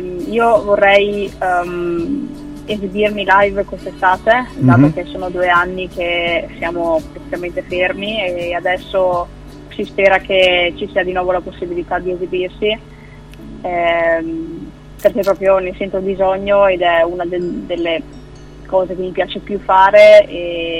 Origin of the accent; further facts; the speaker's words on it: Bardolino, Veneto, Italy; Allora, io sono di Bardolino, vengo da Bardolino, che è un paese in provincia di Verona.